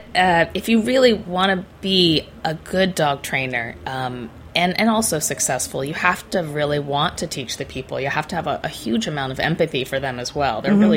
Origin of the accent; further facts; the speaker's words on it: Baltimore, Maryland, United States; now in California, United States; I'd left my hometown of Baltimore, and I'd moved to California.